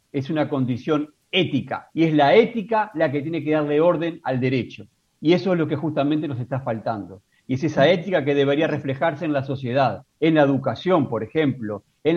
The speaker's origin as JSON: {"language": "Spanish", "country": "Uruguay", "also_born_or_lived": "Bogotá", "moved": "yes", "lives_now": "Washington, United States", "said": "yo salí de Uruguay en el año 2014, o sea que soy un migrante, primero en Bogotá, donde estuve 4 años, y ahora en Washington, donde estoy desde el año 2018."}